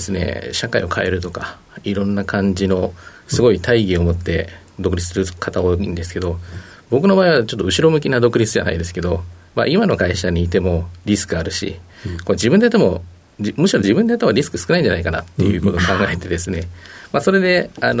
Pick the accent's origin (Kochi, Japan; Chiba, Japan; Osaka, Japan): Chiba, Japan; 千葉県の千葉市になります。